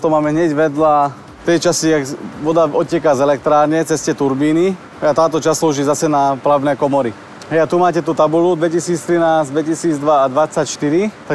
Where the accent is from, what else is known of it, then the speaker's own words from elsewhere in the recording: Gabčíkovo, Trnava Region, Slovakia; ja to už poznám od detstva, nakoľko som z Gabčíkova.